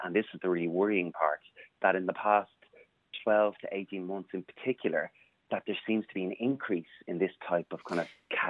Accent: Dublin, Leinster, Ireland; one of the most horrific experiences I had as a young gay guy growing up in Dublin

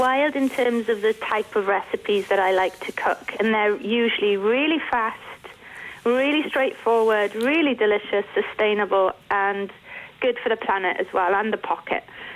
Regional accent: Leinster, Ireland; Well, I grew up about 50 miles away from the coast, the east coast of Ireland, because I grew up in a place called Treveen, which is, you can see the ferry crossing from Fishguard to Rosslare. And I used to collect mussels from the sea there.

